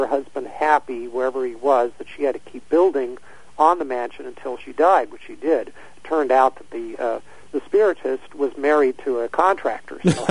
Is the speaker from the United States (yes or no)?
yes; California, United States; In fact, my hometown, the most popular tourist attraction, it was built by the widow of Winchester